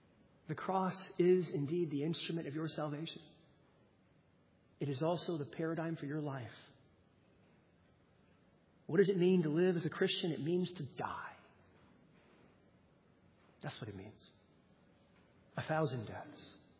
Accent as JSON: {"language": "English", "country": "United States"}